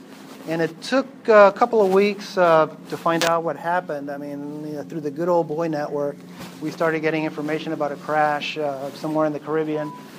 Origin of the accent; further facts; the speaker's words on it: Miami, Florida, United States; I grew up in Miami, about 5 blocks away from Miami International Airport